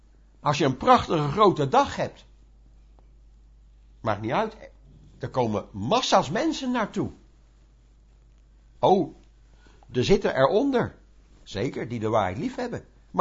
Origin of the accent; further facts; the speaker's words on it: Netherlands; Ja, ik als Nederlander heb niks te maken met een sabbat.